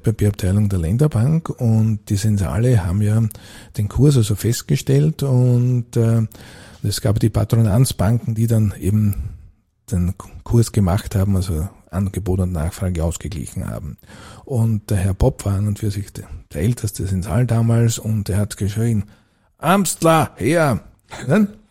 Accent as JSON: {"language": "German", "region": "Burgenland", "country": "Austria", "tie": "born or raised there", "said": "Ich bin also in der Blasmusik also groß geworden, war dann also auch also bei uns im dörflich, kann man es im Mittleren Burgenland, also als Obmann tätig."}